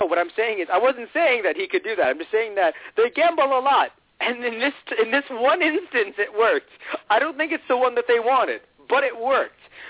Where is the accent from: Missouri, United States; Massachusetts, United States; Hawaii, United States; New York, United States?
New York, United States; I'm a guy from New York, right? I'm a guy from New York.